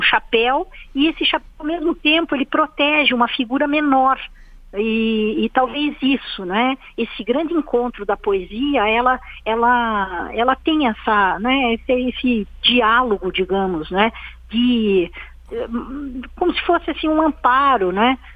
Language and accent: Portuguese; Curitiba, Paraná, Brazil; Sou nascida e criada e permanecida em Curitiba por uma escolha mesmo.